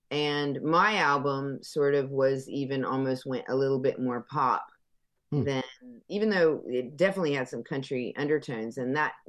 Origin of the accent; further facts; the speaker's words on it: United States; now in Tennessee, United States; So, you know, there's that London gray, and I'm originally from Florida, Georgia.